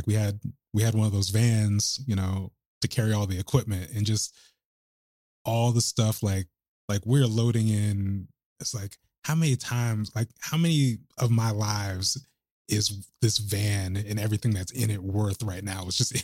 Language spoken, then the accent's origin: English; Lake Oswego, Oregon, United States; I grew up in Lake Oswego, you know, nicknamed Lake No Negro.